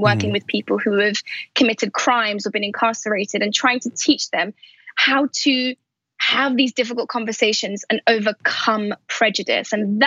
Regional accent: Pakistan; also born or lived in Saudi Arabia / Afghanistan; I grew up in Pakistan, I grew up in Saudi, I grew up in Afghanistan

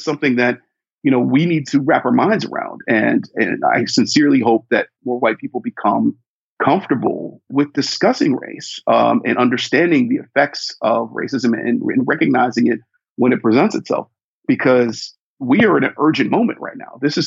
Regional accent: Ohio, United States; the first time Donald Trump ever came into my consciousness as a kid growing up in Ohio, not really reading the New York tabloids or any of that other mess

